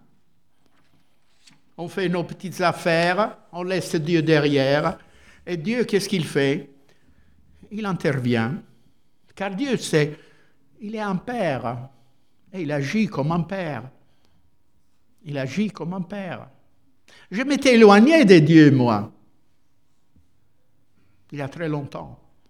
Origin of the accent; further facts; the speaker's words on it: Italy; French is a second language; Je suis italien, mais vous êtes français.